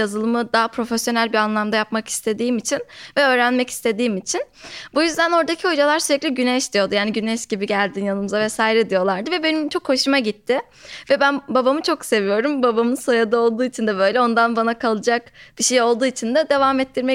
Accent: Yozgat, Turkey; Ben Yozgat'ta doğdum ve liseye kadar orada hayatımı geçirdim. Küçük bir köyde doğdum aslında.

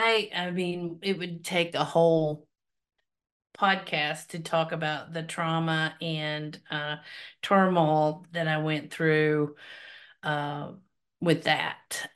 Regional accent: Nashville, Tennessee, United States; Well, I grew up spending summers in East Tennessee with my family, with my father and my stepmother. We went to church a lot. They were very religious. I was mostly in Nashville.

